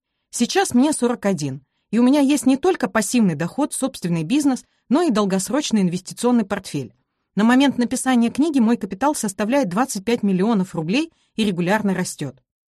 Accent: Vologda, Vologda Oblast, Russia; born there; Я родилась в Вологде, третьим ребенком из четверых.

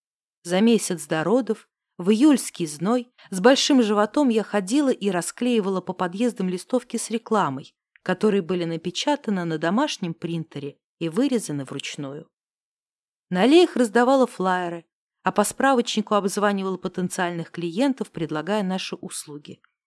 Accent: Donetsk Oblast, Ukraine; Я родом из Донецкой области, и мы часто ездили навестить моих родителей. До родительского дома было всего 4 часа пути.

